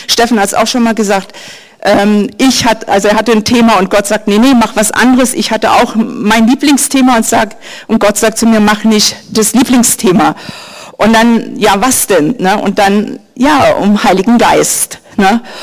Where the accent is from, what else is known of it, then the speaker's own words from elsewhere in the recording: Germany; Ich bin aufgewachsen in der DDR.